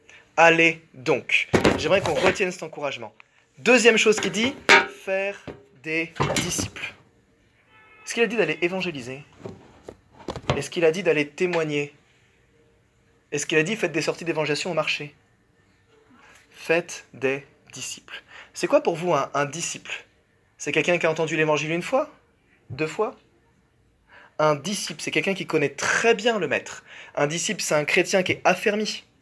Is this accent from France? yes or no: yes; Montreuil, Île-de-France, France; Moi, je viens de la ville de Montreuil.